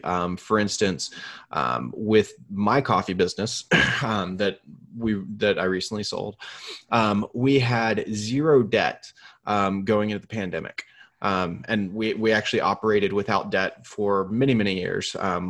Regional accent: Houston, Texas, United States; I grew up in Houston. Hurricanes were a big thing.

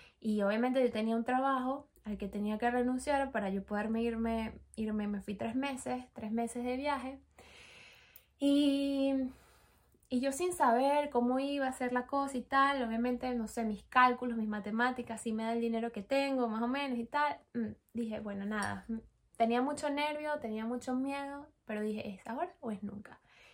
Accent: Venezuela; moved away; cuando yo emigré de Venezuela, o sea, cuando me vine de bien a Venezuela, mi familia se vino conmigo

